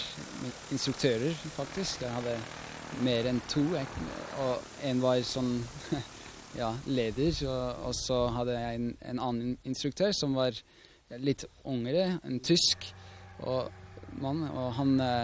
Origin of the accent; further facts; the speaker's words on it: Switzerland; first language Swiss German; Norwegian is a second language; now in Norway; Ja, jeg kommer fra Schweiz, ja.